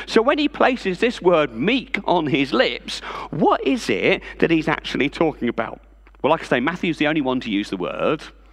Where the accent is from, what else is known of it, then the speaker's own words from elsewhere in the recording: United Kingdom; if you combine being Christian with being British, well, then we never stop apologising.